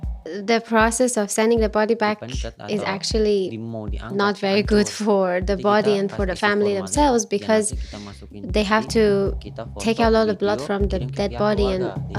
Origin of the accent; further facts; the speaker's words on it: Iran; moved away as an adult; now in Indonesia; I came here from Iran with my family when I was about 21 years old. I've been stuck here in Indonesia for more than 7 years now